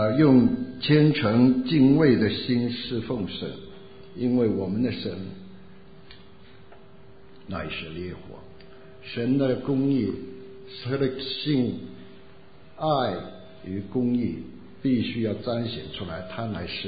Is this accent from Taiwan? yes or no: no; China; 我们就看为什么这世界上人恨我们中国人